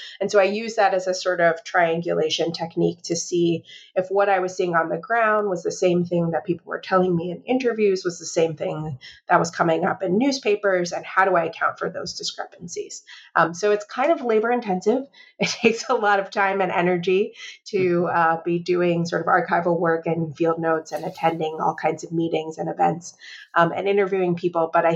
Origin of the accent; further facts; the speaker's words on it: Chicago, Illinois, United States; So kind of maybe influenced from growing up in Chicago and spending time in lots of different places in order to get a kind of bird's eye view of the racial politics of the place